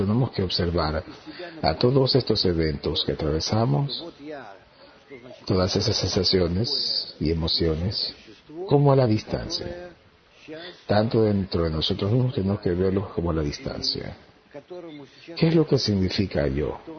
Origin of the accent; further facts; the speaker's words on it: Slovakia; Yo soy de Eslovaquia.